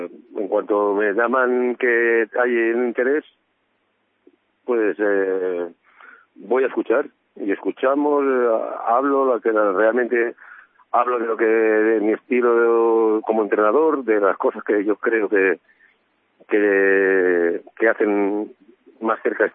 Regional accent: Tortosa, Catalonia, Spain; Sí, soy catalán, sí. De Tortosa.

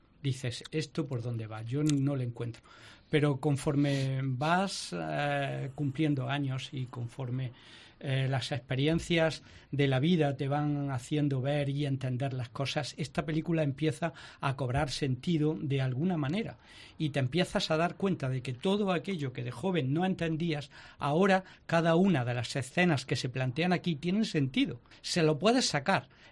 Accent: Spain

